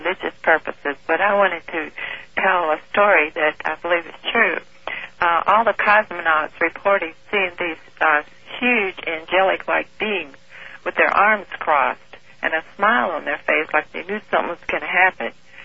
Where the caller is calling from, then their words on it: Fort Worth, Texas, United States; Fort Worth, Texas.